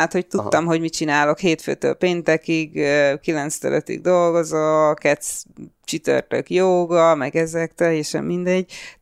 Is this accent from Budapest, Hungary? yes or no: yes; Budapest, Hungary; born there; moved away as an adult; Hát Csepelen születtem, és ugorjuk 25 éve.